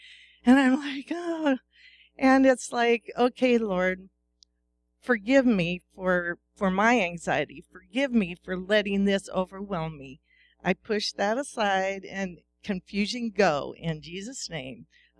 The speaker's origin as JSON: {"language": "English", "country": "United States", "said": "she knows we're from America, and so she's trying to be nice."}